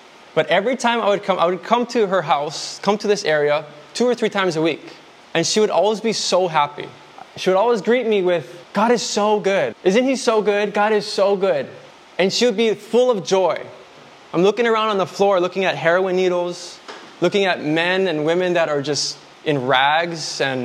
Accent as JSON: {"language": "English", "country": "United States", "tie": "born or raised there", "said": "Because a lot of us in here, we grew up in America, we're taught you have to grow up and provide for yourself"}